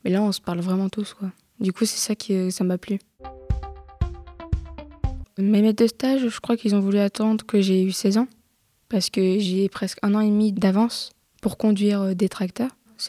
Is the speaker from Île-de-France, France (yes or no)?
no; Saint-Saulve, Hauts-de-France, France; born there; now in Gomny, France; j'ai 15 ans, je suis née à Saint-Saulve, dans le nord de la France, pas loin de Valenciennes, et en ce moment j'habite chez mon père à Gomny, et entre temps chez ma mère à Saulzoir qui est à 5 minutes d'ici.